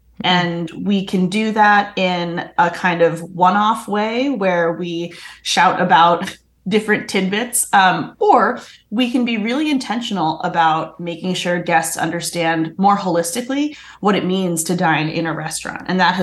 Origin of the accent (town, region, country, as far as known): Boston, Massachusetts, United States; born or raised there